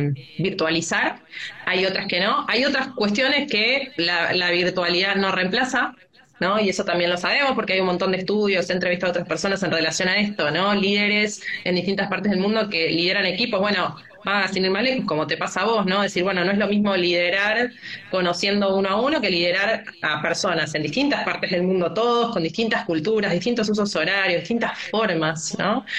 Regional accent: Argentina; Pero digo, también somos argentinas, ¿no?

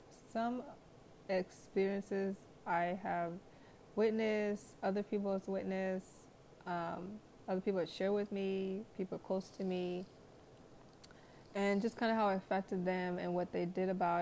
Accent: Nigeria; Because I'm being Nigerian, by being Nigerian, that's what was instilled in instilled into us when we were young.

